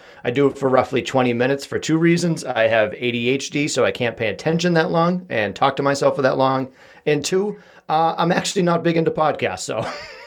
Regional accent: Boston, Massachusetts, United States; If people don't know I'm from Boston, Massachusetts, I think you can tell by now.

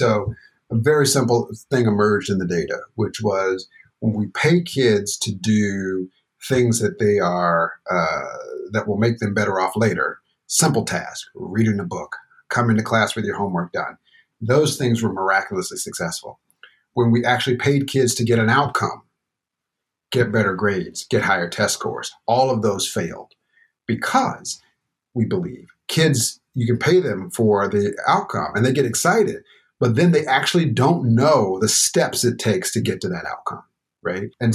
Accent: the South, United States; every kid, I grew up in the South. Southern kids had incentive programs when we were in school

